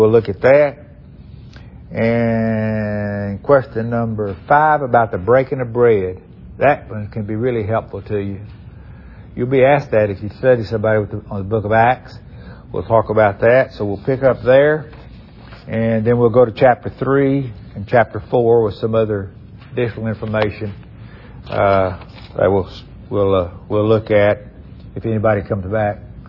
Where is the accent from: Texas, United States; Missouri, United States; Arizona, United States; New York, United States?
Texas, United States; He said, what part of Texas are you from? He just picked up on my dialect.